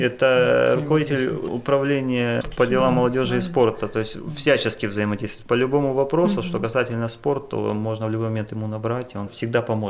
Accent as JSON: {"language": "Russian", "region": "Crimea", "country": "Ukraine", "said": "Так как я крымчанин, я патриот своего региона, я состою в Крымской Федерации."}